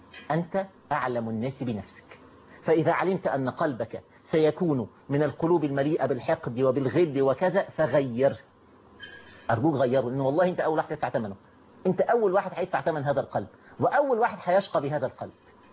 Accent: Egypt; موجوده في قلوبنا كمصريين او كعرب.

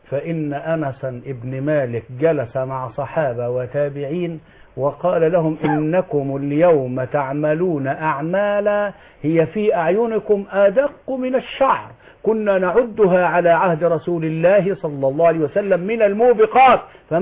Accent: El Qantara Sharq, Ismailia Governorate, Egypt; also born or lived in Mit Antar; في قريتي ميت عنتر التي حفظت فيها القرآن وجزاكم الله خيرا يا أهل القنطرة شرق يا من تربيت وسطكم من عام 54 ل 62

